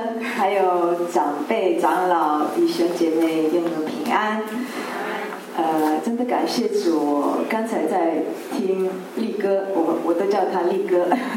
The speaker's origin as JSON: {"language": "Chinese", "town": "Rome", "region": "Lazio", "country": "Italy", "tie": "born or raised there", "said": "我是在这里出生长大，在罗马，然后我的爸爸妈妈是可以说是第一批的华人来到意大利，他们是80年代的移民到意大利。"}